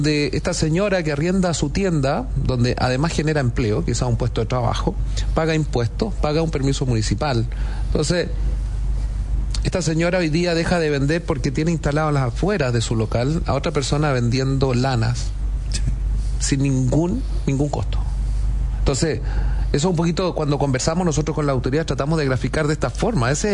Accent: Chile; Entonces, como chilenos perdemos estos espacios, al igual que el comercio.

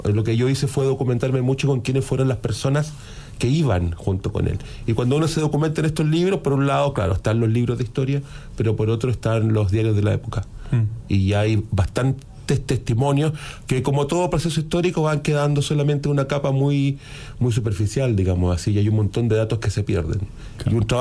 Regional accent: Antofagasta, Chile; Yo soy antofagastino, me crié con el mar enfrente y el desierto atrás, pero claro, el desierto de arena finalmente.

